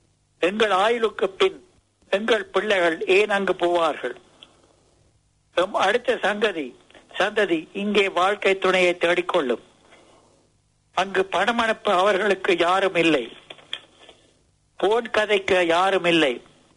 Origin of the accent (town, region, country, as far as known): Northern Province, Sri Lanka; born there; moved away